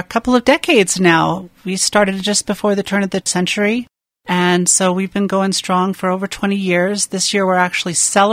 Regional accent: Monterey, California, United States; I'm from Monterey, California. I've been here in the Valley since 2012, so for about 7 years

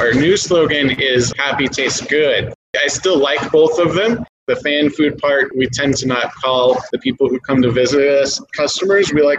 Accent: Denver, Colorado, United States; also born or lived in Wyoming; I grew up in Colorado. I was originally born in Wyoming, but grew up in the Denver area and been in Colorado most of my life.

